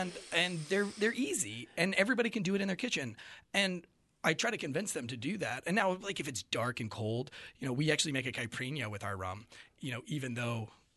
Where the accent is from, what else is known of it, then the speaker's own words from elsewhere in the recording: St. Augustine, Florida, United States; born there; I've got a whole sleeve of tattoos that are pirate related because I was born in St. Augustine, Florida. And so it's a lot of pirate history there.